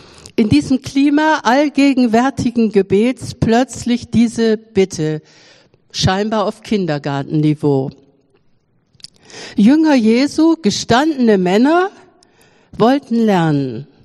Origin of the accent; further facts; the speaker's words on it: Bremen, Germany; in meiner Heimatstadt Bremen.